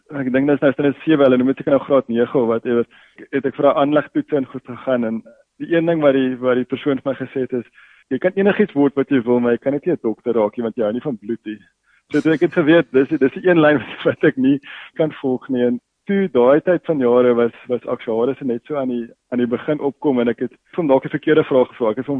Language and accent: Afrikaans; Gauteng, South Africa; also born or lived in Springbok, Northern Cape / Western Cape; ek is in Springbok gebore van alle plekke in die Noord-Kaap en van daar af my pa nogals baie rond gehuis. Hy was 'n polisieman gewees. Ons het baie rond gereis terwyl ek in die laerskool was, 4 laerskole gewees in Gauteng meestal